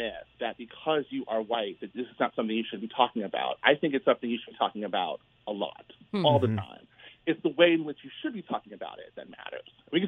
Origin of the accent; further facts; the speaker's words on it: Los Angeles, California, United States; I grew up in Los Angeles.